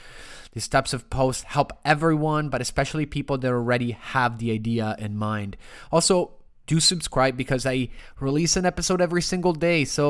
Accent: Rome, Lazio, Italy; accent: Italian; English is a second language; moved away as an adult; also born or lived in Toronto, Canada; Guys, you probably hear my Italian accent somewhat strong sometimes, maybe not all the time, but I was born and raised in Rome until when I was 19, 20 years old. Then I moved to Toronto, Canada, and I lived there for 14, 15 years.

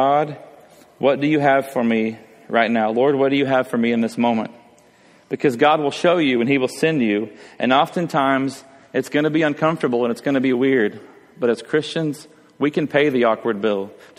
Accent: Texas, United States; Oh yeah, we're from Texas.

